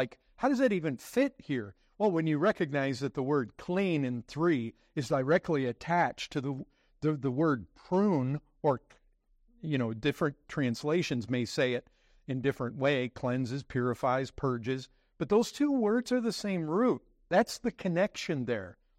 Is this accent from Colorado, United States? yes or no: no; Michigan, United States; I grew up in Southwest Michigan. Since we were so close to Lake Michigan